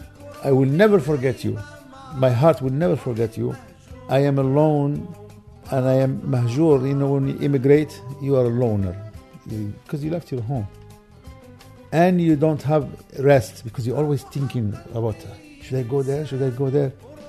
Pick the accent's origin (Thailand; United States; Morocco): Morocco; moved away; Because when you immigrate from any country, and I immigrated from Morocco to here, every time I have longing for that life that I left there.